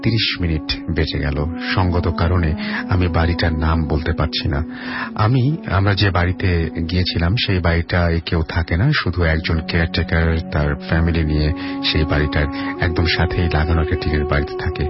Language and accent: Bangla; Natore, Rajshahi Division, Bangladesh; now in Dhaka, Bangladesh; তখন আমি আমার গ্রামের বাড়িতে অর্থাৎ নাটোরে গ্রামে